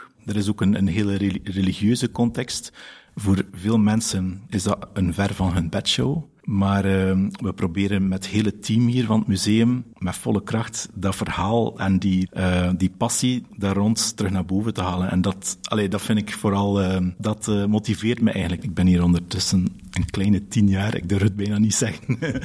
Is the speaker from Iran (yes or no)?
no; Koksijde, Flanders, Belgium; Ik ben zelf ook van Kokzijde.